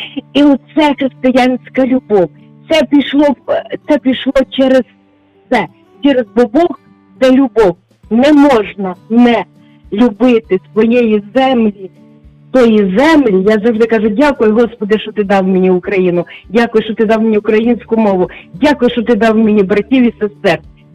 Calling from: Kyiv, Ukraine; Я з Києва.

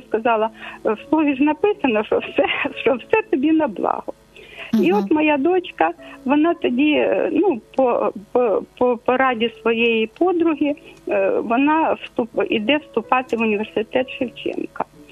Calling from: Kyiv, Ukraine; я з Києва дзвоню.

